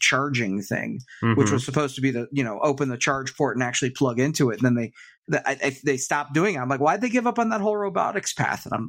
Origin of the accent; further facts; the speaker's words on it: Florida, United States; I think growing up in Florida, the dream was just, you know, get a Civic or something like that.